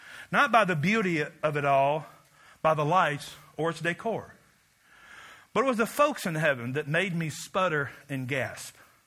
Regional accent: Kentucky, United States; Because I'm from Kentucky. Everybody smoked in those days.

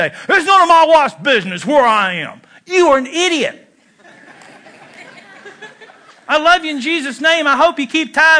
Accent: Kentucky, United States; I'm from Kentucky where we had nothing. We had to roll our own cigarettes.

